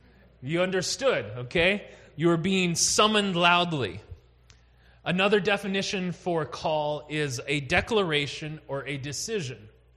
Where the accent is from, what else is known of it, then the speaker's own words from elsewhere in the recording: North Dakota, United States; So I grew up in North Dakota, and the little town that I grew up in, my phone number was 255-2534.